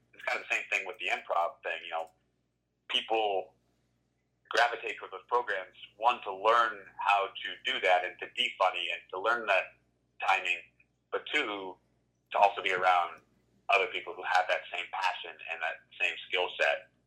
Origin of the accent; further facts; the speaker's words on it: Kansas, United States; a kid growing up in Kansas, it was like, right, you want to be an actor.